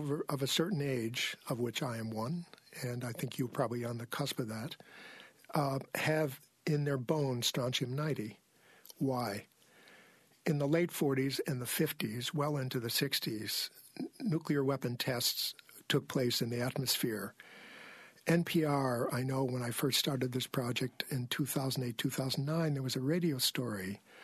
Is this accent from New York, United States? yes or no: yes; Syracuse, New York, United States; You mentioned that I'm from the Syracuse area. I mean, I went to Fayetteville Manlius High School